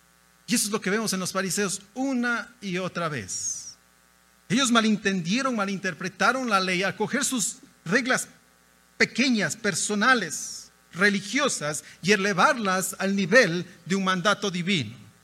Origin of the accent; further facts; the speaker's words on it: Ecuador; Mi hogar es un hogar mezclado totalmente. Mi esposa es gringa, yo soy ecuatoriano.